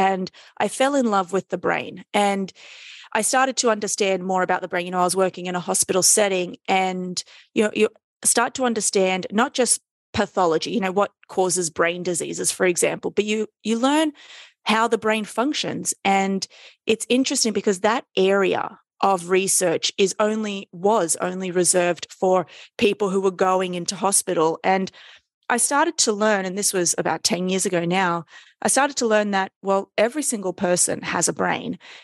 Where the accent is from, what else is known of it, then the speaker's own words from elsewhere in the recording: Sydney, New South Wales, Australia; now in New York City, United States; So I live in New York City, but I am Australian from Sydney, and you've caught me back in Sydney.